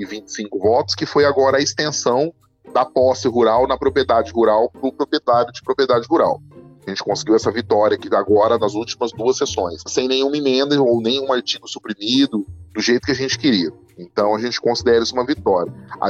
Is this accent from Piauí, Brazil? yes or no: no; Mato Grosso do Sul, Brazil; Eu venho do Mato Grosso do Sul, um estado que é de fronteira